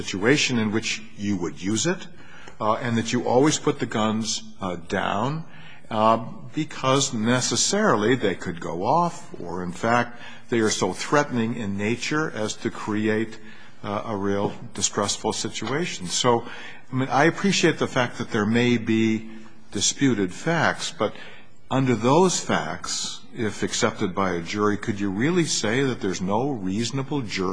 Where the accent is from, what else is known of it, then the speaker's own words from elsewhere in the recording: Vermont, United States; I found it interesting that you actually cited one of my cases. I'm from Vermont.